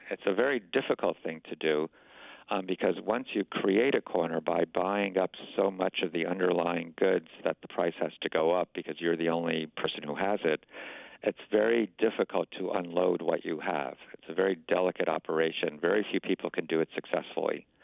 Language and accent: English; Virginia, United States; this involves the case of Bob McDonald from my home state of Virginia